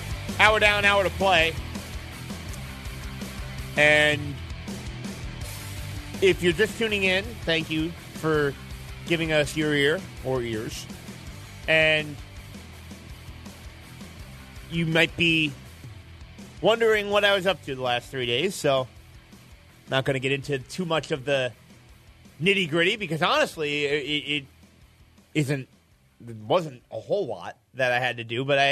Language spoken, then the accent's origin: English; Cherry Hill, New Jersey, United States; it's about 5 minutes from our home in Cherry Hill, New Jersey, my hometown.